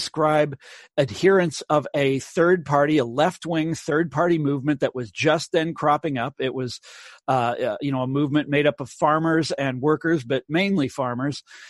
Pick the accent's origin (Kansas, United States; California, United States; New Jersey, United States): Kansas, United States; Kansas City; I'm speaking to you from Kansas, mm-hmm. from the house I grew up in Kansas City.